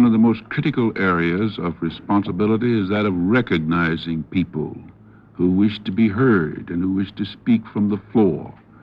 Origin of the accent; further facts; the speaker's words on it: the South, United States; But I don't think that my selection as a Southerner was determined because they felt that that would help heal wounds of the South